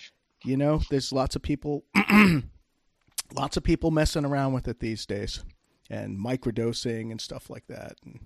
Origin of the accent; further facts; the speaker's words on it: Rhode Island, United States; It was like, oh, do you know, you're from Rhode Island? I'm from Rhode Island, too. And then we figured out that we'd met when we were kids and just knew all sorts of people in common.